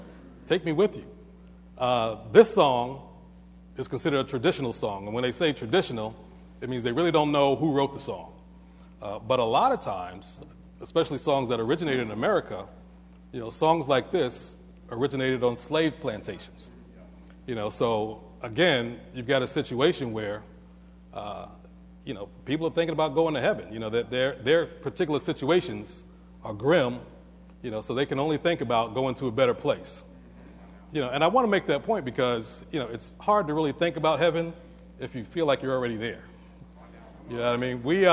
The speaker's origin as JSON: {"language": "English", "town": "Brooklyn", "region": "New York", "country": "United States", "said": "I'm an American. It's a song about New York. I'm from New York. Song about Brooklyn from a guy from Brooklyn. I'm from Brooklyn."}